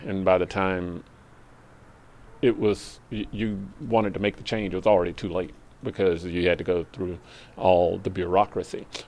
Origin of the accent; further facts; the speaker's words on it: the South, United States; First of all, I'm from the South, and I happen to enjoy that fact.